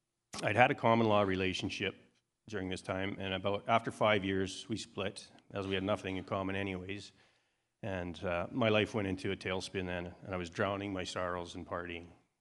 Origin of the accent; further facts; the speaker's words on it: Whitecourt, Alberta, Canada; So I'm from Whitecourt, Alberta. I was born there, and I'm 49 years old at the time.